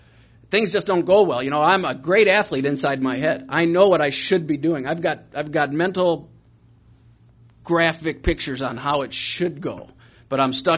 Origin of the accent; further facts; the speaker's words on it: Chicago, Illinois, United States; I grew up in Chicago, and he blew his arm out before he made it.